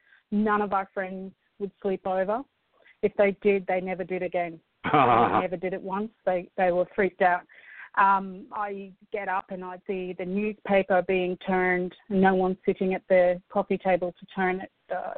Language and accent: English; Altmore, Scotland, United Kingdom; when I was a child, I was born in Scotland, and I spent my formative years there in a little village called Altmore by the town of Keith